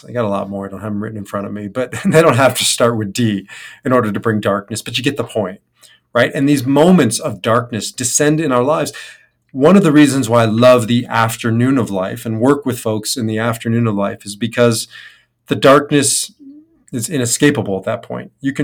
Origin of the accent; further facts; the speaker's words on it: Omaha, Nebraska, United States; I grew up in Omaha, Nebraska, and that's where my father was born and raised.